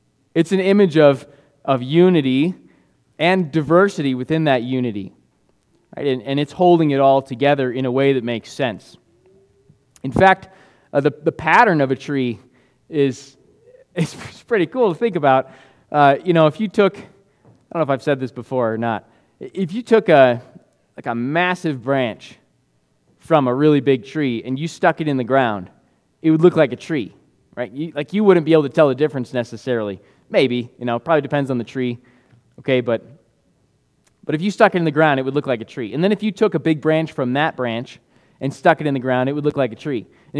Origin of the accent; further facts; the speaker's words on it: Denver, Colorado, United States; wow, growing up in Denver.